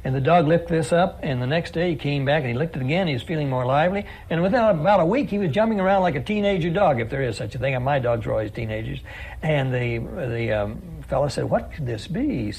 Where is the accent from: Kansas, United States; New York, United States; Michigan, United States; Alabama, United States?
Kansas, United States; I came from Kansas.